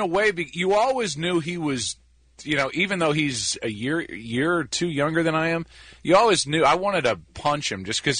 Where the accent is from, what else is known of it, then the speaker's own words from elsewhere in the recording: St. Louis, Missouri, United States; Yes, I'm from St. Louis.